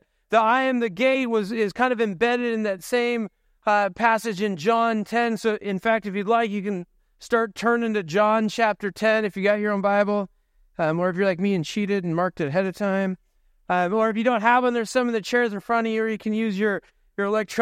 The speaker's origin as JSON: {"language": "English", "region": "Washington", "country": "United States", "tie": "born or raised there", "said": "Growing up in Eastern Washington, in our backfield, guess what was right next door to our field? Sheep, right?"}